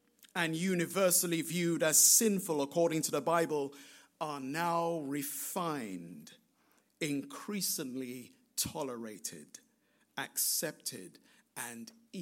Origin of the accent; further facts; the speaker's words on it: London, United Kingdom; And I remember growing up in London